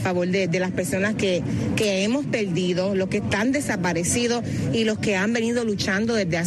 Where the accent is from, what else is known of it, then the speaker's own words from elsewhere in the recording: Puerto Rico; a pesar de que soy boricua, ¿verdad?